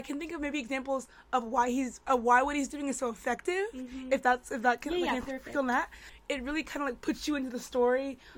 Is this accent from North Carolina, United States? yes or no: yes; North Carolina, United States; I'm from North Carolina.